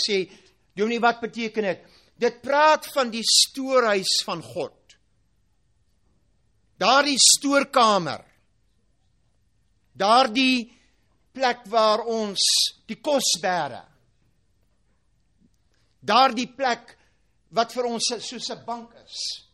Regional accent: Free State, South Africa; toe ek in Suid-Afrika groot geword het, toe ons kleinkinders was, was ons verskriklik arm gewees. Ons het daar in 'n dorpie in die Vrystaat groot geword

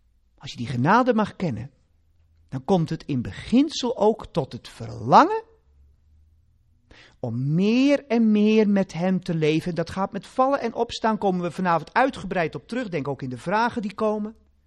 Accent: Kinderdijk, South Holland, Netherlands; Het was mijn predikant als jochie in Kinderdijk, waar ik vandaan kom. Dus ik ben weer een beetje op thuisbodem.

